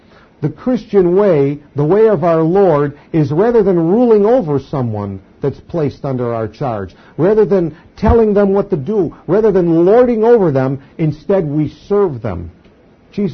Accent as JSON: {"language": "English", "town": "Poughkeepsie", "region": "New York", "country": "United States", "tie": "born there", "said": "I was born in 1954 in the United States of America in Poughkeepsie, New York"}